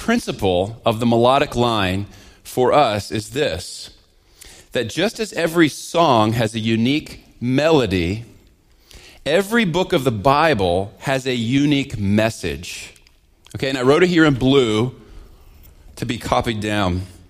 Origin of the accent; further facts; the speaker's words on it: Pennsylvania, United States; Now, I grew up in southern central Pennsylvania, and right over the mountain from my hometown was Gettysburg and the Gettysburg battlefields.